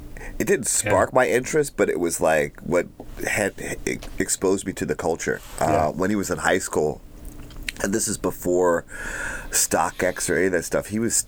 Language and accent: English; New York, United States; I'm from New York. I mean, I just love always going back there.